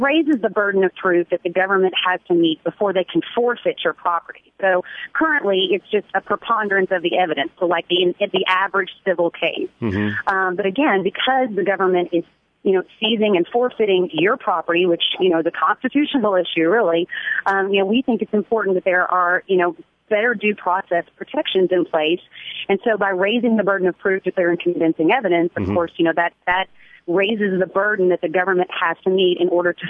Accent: Kentucky, United States; I have a background in conservative Republican politics. I'm from Kentucky.

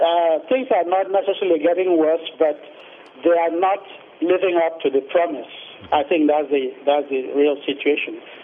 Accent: Nigeria; I'm from Nigeria.

